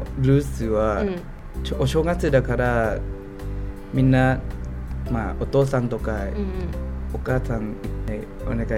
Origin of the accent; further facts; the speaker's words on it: Bangkok, Thailand; Japanese is a second language; 出身はバンコクです。